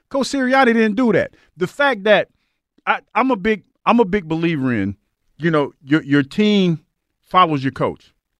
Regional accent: Ohio, United States; I think I can ask you this because we're from Ohio.

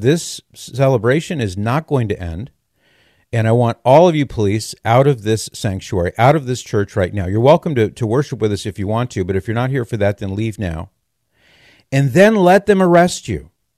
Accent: California, United States; now in Ohio, United States; It's certainly true in California, my home state. I don't live in California anymore. I live in Ohio, but that's my home state.

